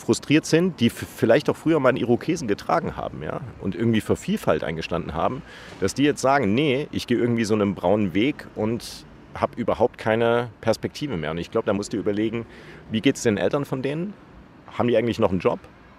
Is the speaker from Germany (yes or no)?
yes; Gera, Thuringia, Germany; now in Stuttgart, Germany; Ich komme aus Gera.